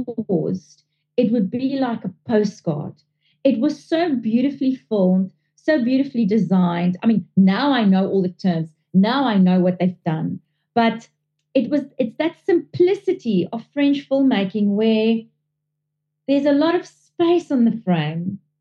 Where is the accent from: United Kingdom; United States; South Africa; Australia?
South Africa; born there; I'm Italian. I'm South African born, but my father is fully Italian.